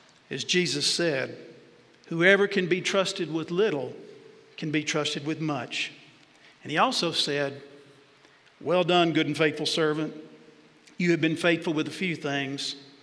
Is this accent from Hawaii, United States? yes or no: no; Jacksonville, Texas, United States; He lived in Dallas, about 150 miles away from my hometown of Jacksonville, Texas.